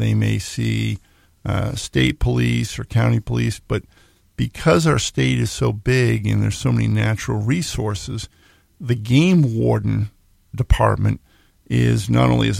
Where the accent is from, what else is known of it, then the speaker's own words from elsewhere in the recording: Massachusetts, United States; In the Boy Scouts where I grew up outside of Boston, but we used to come to Vermont and Maine for all of our hikes and 50-mile hikes.